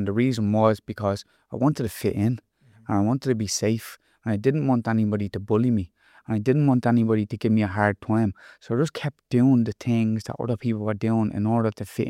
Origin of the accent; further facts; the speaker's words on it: Dublin, Leinster, Ireland; So I grew up in Fatima Mansions, which is basically Dublin E, inner city Dublin, you might say. And when I grew up in a place that was like overrun with drugs and crime and criminality and a lot of people getting up to no good. We used to live in a block of flats